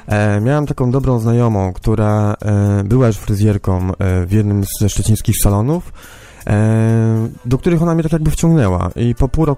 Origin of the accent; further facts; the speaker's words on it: Chojna, West Pomeranian Voivodeship, Poland; Ja jestem z Chojny. Ja pochodzę z Chojny.